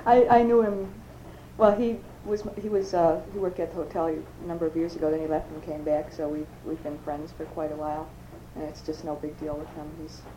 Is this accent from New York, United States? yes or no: yes; Buffalo, New York, United States; Yes, I did. I grew up in Riverside.